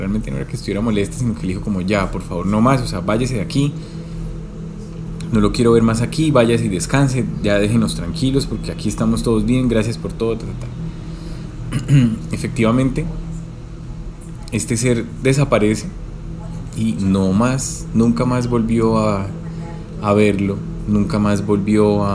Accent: Bucaramanga, Santander, Colombia; yo soy nacido y criado en Bucaramanga. Nuestra familia, pues, toda siempre ha vivido aquí, ha establecido acá.

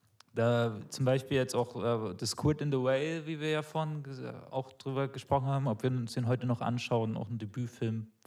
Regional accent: East Germany, Germany; weil ich komme ja selber aus dem Osten Deutschlands

